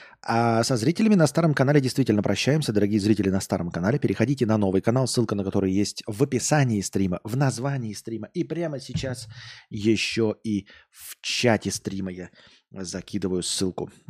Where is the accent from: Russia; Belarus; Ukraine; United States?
Belarus; Minsk; Я из Минска, мы так с мужем купили, там с мужем купили квартиру